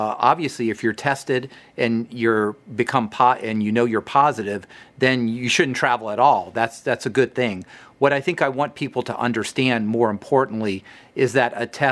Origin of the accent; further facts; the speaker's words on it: Louisiana, United States; I'm a Cajun, we'd have 10 people in the kitchen cooking for 12 hours.